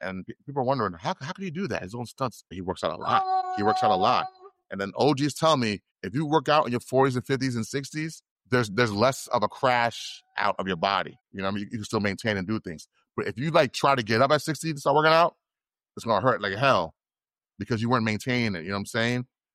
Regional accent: New York, United States; Growing up in New York, if I want to know who's hot on the mixtape scene

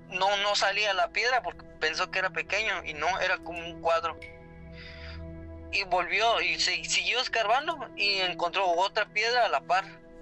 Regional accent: Guatemala; now in Tennessee, United States; Soy de Guatemala.

